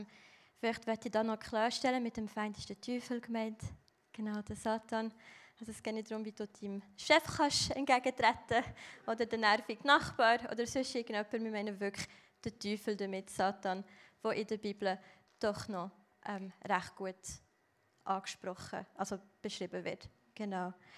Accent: Fribourg, Switzerland; now in Lucerne, Switzerland; Ich bin im Kanton Freiburg geboren und aufgewachsen. Und ich habe ein paar Jahre, bevor ich auf Luzern gezogen bin, hatte ich einen Traum gehabt.

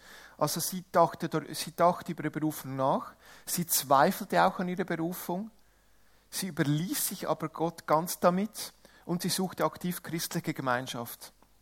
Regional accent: Ticino, Switzerland; Aus dieser Region, wo ich komme, aus dem Tessin, aus dem angrenzenden Norditalien, ist die Marienverehrung sehr stark.

